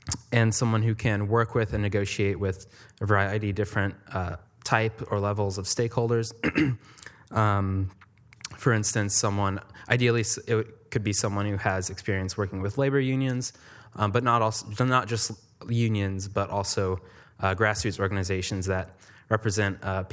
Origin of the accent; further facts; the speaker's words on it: Austin, Texas, United States; I'm born and raised in Austin. I live in District 7 currently.